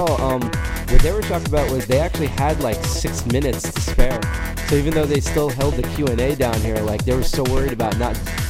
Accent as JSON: {"language": "English", "country": "India", "said": "I'm Indian."}